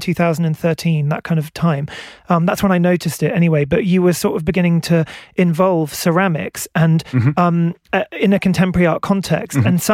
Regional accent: England, United Kingdom; but I grew up in England.

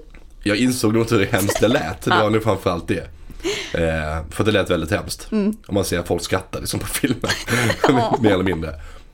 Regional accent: Helsingborg, Skåne, Sweden; jag är 24 år gammal. Född och uppvuxen i Helsingborg i Skåne i en liten säker och mysig villa för ort som heter Rydebäck strax utanför Helsingborg.

